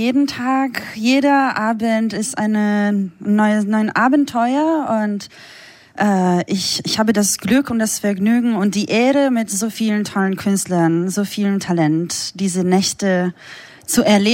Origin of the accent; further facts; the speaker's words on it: Friuli-Venezia Giulia, Italy; also born or lived in Slovenia; Ich bin 50 Meter vor der slowenischen Grenze geboren, in einem Krankenhaus. Genau, aber ich bin in Italien aufgewachsen, zwar auch in, hauptsächlich in der slowenischen Minderheit. Genau, deshalb bin ich zweisprachig groß geworden.